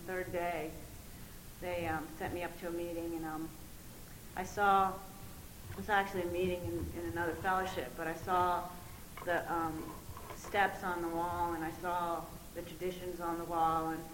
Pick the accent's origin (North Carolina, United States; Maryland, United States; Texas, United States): Maryland, United States; Potomac; I grew up in Potomac, Maryland, I'm nothing like these people.